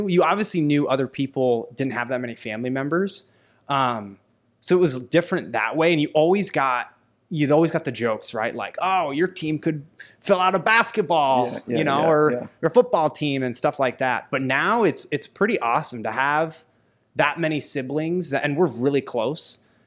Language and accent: English; Ankeny, Iowa, United States; I grew up in Iowa. I grew up in Ankeny, Iowa.